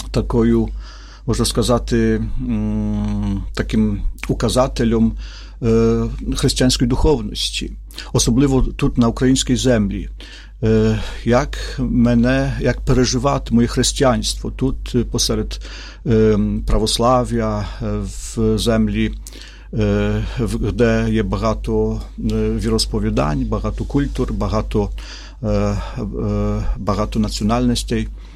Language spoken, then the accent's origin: Ukrainian; Podlaskie Voivodeship, Poland; moved away as an adult; now in Ukraine; Я з Польщі, діцезія, архідіцезія Білостоцька.